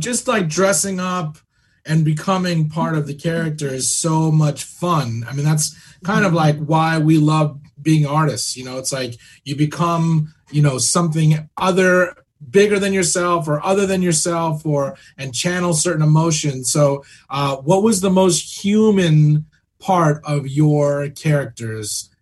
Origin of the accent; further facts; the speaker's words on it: St. John's, Newfoundland and Labrador, Canada; born there; I was born in St. John's, Newfoundland. I'm like, you're Canadian. I'm Canadian, too, except I was only there for a year.